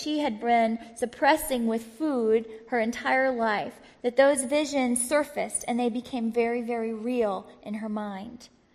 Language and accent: English; the South, United States; I grew up in the South and we just said, shame on you.